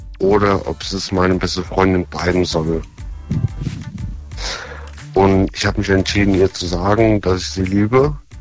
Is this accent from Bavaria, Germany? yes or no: no; Flomborn, Rhineland-Palatinate, Germany; Ich komme aus Flomborn, das ist in der Nähe von Worms.